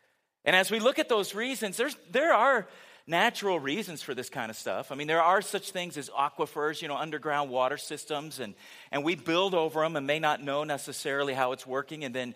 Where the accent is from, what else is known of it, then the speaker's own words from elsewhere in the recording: California, United States; growing up in California, it's funny, if you grow up there, you expect, they joke around about the season in California.